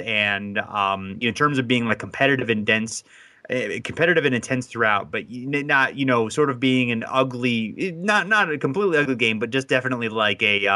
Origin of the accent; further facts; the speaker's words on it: Ohio, United States; I mean, I know I'm from Ohio, so I have more Cavs people in my life.